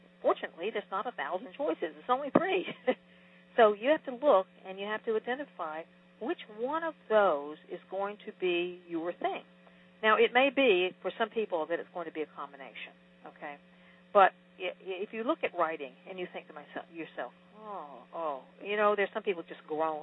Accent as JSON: {"language": "English", "region": "the South", "country": "United States", "accent": "Southern", "said": "I could disguise my Southerness, I guess. I don't think I can get rid of my accent, though."}